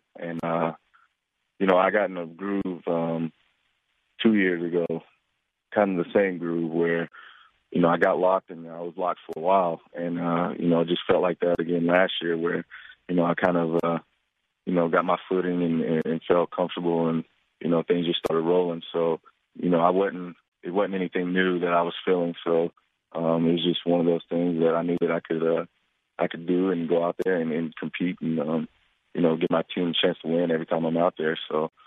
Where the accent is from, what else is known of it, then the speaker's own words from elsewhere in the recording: Tennessee, United States; I love Nashville. You know, my hometown's only an hour south of there. So, you know, I spent a lot of time in Nashville.